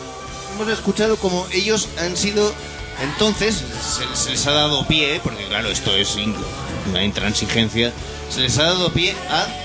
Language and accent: Spanish; Catalonia, Spain; Somos unos auténticos catalanes de mierda.